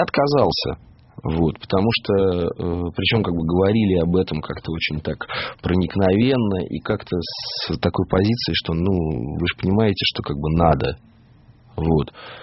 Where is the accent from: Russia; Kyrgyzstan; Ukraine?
Ukraine; born there; Я родился на Украине, у меня очень много друзей на Украине.